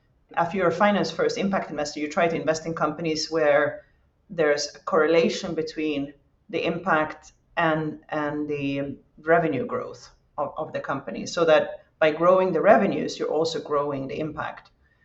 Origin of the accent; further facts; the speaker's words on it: Sweden; now in Spain; I'm based in Spain. I'm from Sweden originally, actually, but I worked in Brussels at the European Venture Philanthropy Association, which is now called Impact Europe.